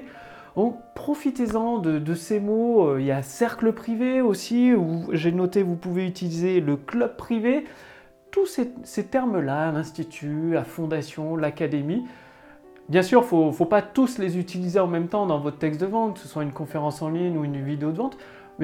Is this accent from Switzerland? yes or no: no; Auvergne-Rhône-Alpes, France; born there; je suis rentré à la campagne, là où je suis né, donc en Auvergne